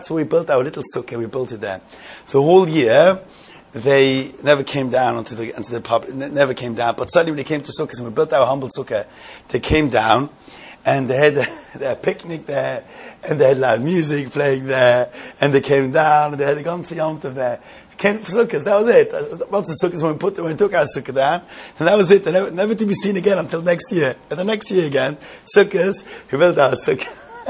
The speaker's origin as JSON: {"language": "English", "country": "Switzerland", "tie": "born or raised there", "said": "Although I must say that I was brought up in Switzerland"}